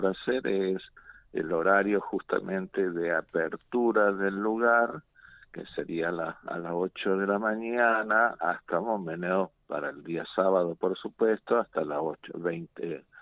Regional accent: Corrientes, Argentina; now in Catamarca, Argentina; Yo en realidad soy correntino.

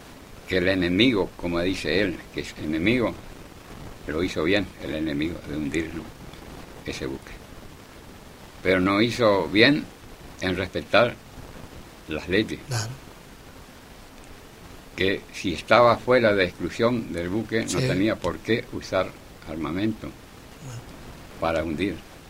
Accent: Argentina; como argentino estoy en este lugar hablando y expresando mi sentimiento.

